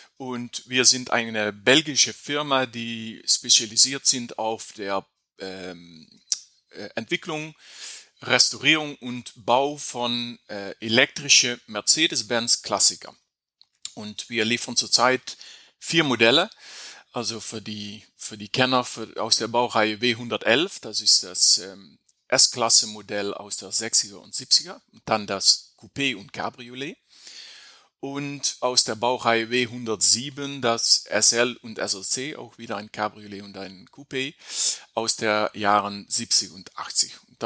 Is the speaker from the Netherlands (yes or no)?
yes; Netherlands; German is a second language; also ich bin ein Niederländer, also mein Deutsch ist nicht, obwohl ich 1,5 Kilometer von die deutsche Grenze lebe, habe ich mein Deutsch gelernt über Sendung mit der Maus und Pusteblume, also es ist nicht wie ein echter Deutscher